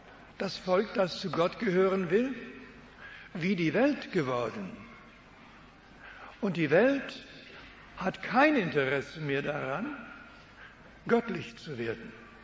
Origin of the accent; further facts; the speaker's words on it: Switzerland; now in Canada; Ich komme aus der Schweiz. Heute aus Kanada, aber ich spreche immer noch manchmal Schweizerisch.